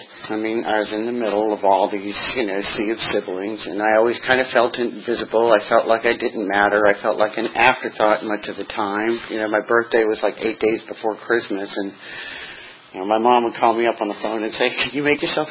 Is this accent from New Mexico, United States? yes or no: yes; Albuquerque, New Mexico, United States; born there; I was born in Albuquerque, New Mexico.